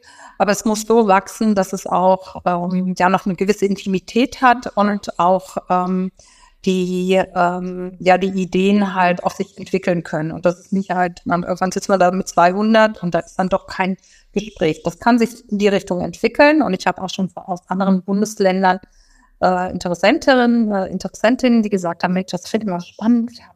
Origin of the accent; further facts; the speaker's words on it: Hesse, Germany; ich komme auch aus dem Rhein-Main-Gebiet